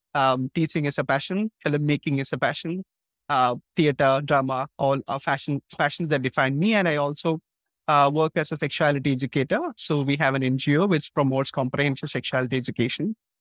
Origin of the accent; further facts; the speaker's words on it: Kerala, India; English is a second language; I'm from Kerala, state in India.